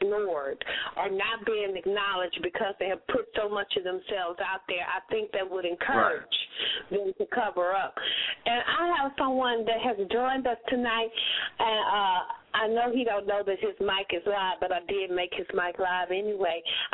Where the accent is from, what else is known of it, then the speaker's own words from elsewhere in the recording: West Coast, United States; I'm from the West Coast, so I know.